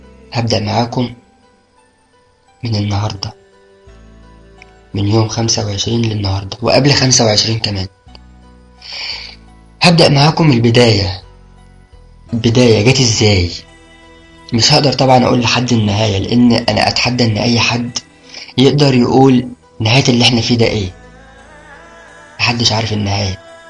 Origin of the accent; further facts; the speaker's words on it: Egypt; انا حسيت ان انا بتشرف ان انا شاب مصري